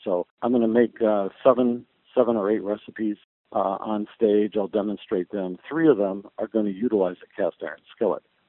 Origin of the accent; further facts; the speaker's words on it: Chicago, Illinois, United States; Even though I'm from the Chicago area